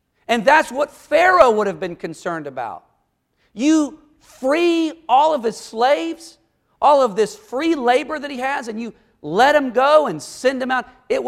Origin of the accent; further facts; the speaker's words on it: the South, United States; One of which, I'm from the South, was to protect the institution of slavery.